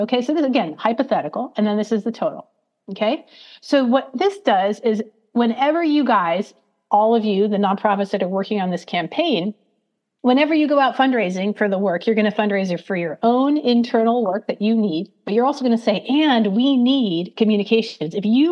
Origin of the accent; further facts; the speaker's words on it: Oregon, United States; So I'm from Oregon, so I apologize.